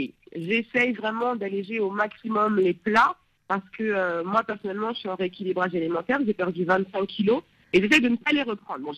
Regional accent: France; Moi, je suis née, j'ai grandi en France

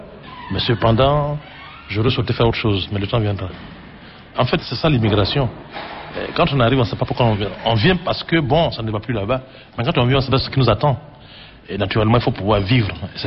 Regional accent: Côte d’Ivoire; moved away as an adult; now in France; À l'issue de notre coup de 1999, j'ai quitté la Côte d'Ivoire et changé de mode de vie en France avec toute ma famille.

